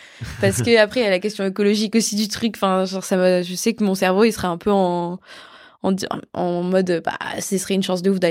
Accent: France; je suis européenne, enfin, je suis française

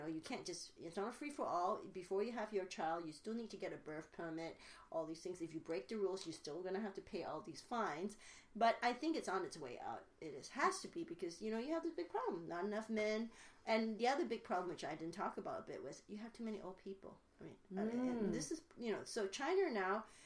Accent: Malaysia; So I grew up in Malaysia. My father was the 16th son. My grandfather had 18 sons.

